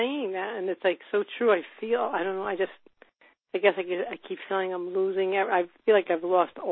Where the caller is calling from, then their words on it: New York, United States; From New York.